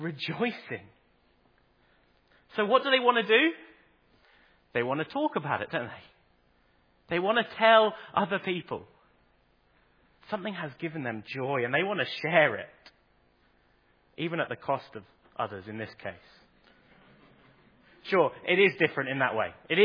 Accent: England, United Kingdom; now in Ireland; I know part of that is maybe because I'm English

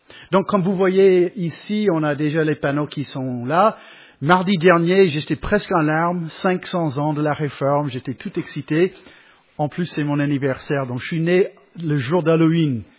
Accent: La Rochelle, Nouvelle-Aquitaine, France; je suis de La Rochelle.

